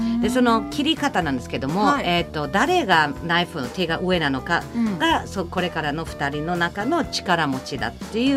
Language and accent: Japanese; Karlsruhe, Baden-Württemberg, Germany; 実は私の地元、はい、カルスルーエという市が、うん、今年300年ですって。